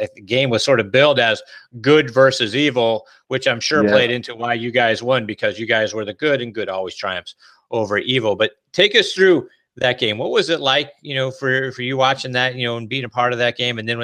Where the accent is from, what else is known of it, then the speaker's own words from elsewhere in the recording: Pittsburgh, Pennsylvania, United States; I'm from Pittsburgh